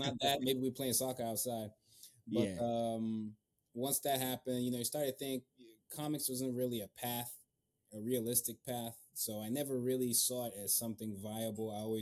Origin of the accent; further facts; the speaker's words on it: Nigeria; growing up in Nigeria, and you know, the power outages and stuff, you kind of draw to entertain yourself